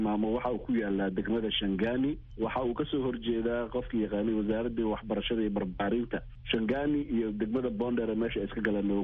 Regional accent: Mogadishu, Banadir, Somalia; also born or lived in Lower Juba; xamr baan kusoo koray

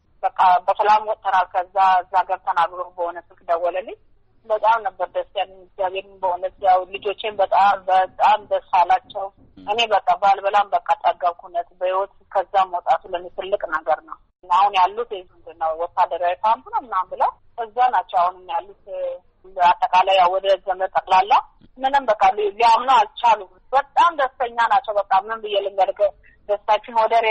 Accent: Mekelle, Tigray, Ethiopia; now in Harar, Ethiopia; እኔ ትግሬ ነኝ፣ ብሔሬ ማለት ነው። የመቀሌ ሰው ነኝ እኔ። ልጆች ይዤ በእነሱ ሀገር ነው ያለሁት፣ የተወለድበት ሀገር ላይ ነው ያለሁት።

